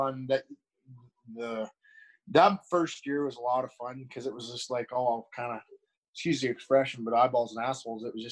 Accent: Edmonton, Alberta, Canada; that was my hometown, literally.

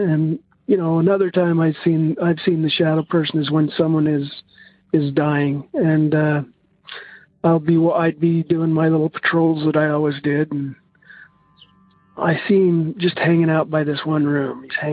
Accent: Idaho, United States; Hi, this is … I'm from Idaho.

